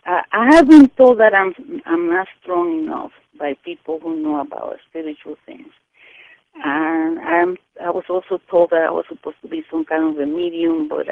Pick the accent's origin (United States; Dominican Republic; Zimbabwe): Dominican Republic; I was born in the Dominican Republic next to Haiti, who practices voodoo.